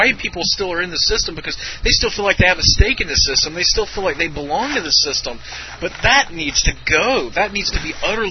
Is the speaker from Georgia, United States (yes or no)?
no; South Carolina, United States; I knew about blacks. Hell, I grew up in South Carolina. Hello, I know blacks.